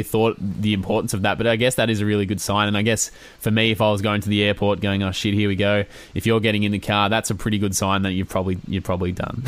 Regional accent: Melbourne, Victoria, Australia; now in Perth, Australia; I'm from Melbourne and I, you know, go and see my family in Melbourne at Christmas.

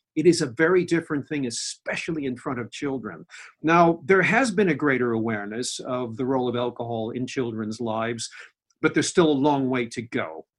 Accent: United States; you can tell from my accent that I don't come from England. I'm foreign, I'm American.

